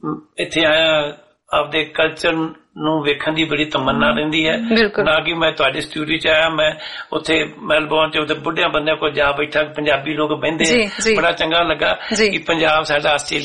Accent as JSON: {"language": "Punjabi", "town": "Mughal Sarai", "region": "Uttar Pradesh", "country": "India", "tie": "born or raised there", "also_born_or_lived": "Moga", "said": "ਮੈਂ ਮੋਗੇ ਤੋਂ ਮੈਂ ਬਿਲੋਂਗ ਕਰਦਾ ਤੇ ਜੰਮਿਆ ਉੱਥੇ, ਪਲਿਆ ਮੈਂ ਮੁਗਲ ਸਰਾਏ। ਮੇਰੇ ਪਿਤਾ ਜੀ ਰੇਲਵੇ ਦੇ ਗਸਟ ਅਫਸਰ ਸੀਗੇ"}